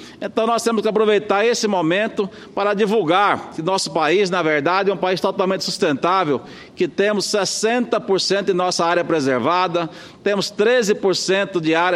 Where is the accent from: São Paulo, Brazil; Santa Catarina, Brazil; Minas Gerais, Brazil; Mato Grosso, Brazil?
Mato Grosso, Brazil; Eu, como matogrossense